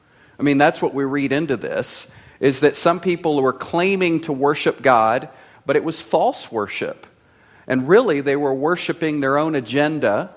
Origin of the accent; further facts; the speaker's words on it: Bible Belt, United States; I grew up in the Bible Belt in the United States of America.